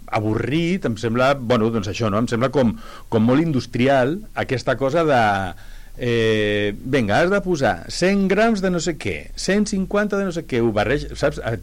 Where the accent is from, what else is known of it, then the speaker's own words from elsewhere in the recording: El Prat de Llobregat, Catalonia, Spain; sabran que jo sóc del Prat